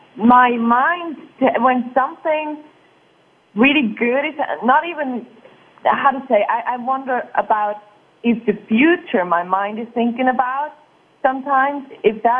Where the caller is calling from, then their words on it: Basel, Basel-Stadt, Switzerland; I'm calling from Switzerland, from Basel, actually. I'm sitting in my studio.